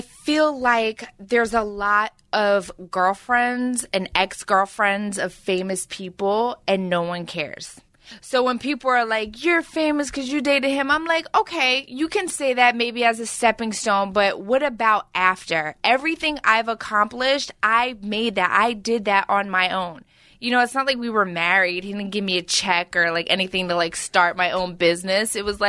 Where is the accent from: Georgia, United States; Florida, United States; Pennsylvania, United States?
Pennsylvania, United States; Philadelphia; I lived in a one-bedroom apartment with my mom. I grew up very poor in South Philly.